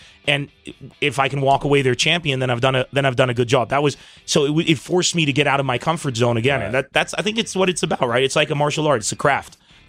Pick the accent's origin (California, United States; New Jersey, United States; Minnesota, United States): California, United States; San Diego; moved away; I come from San Diego. You know, you leave your friends, you go there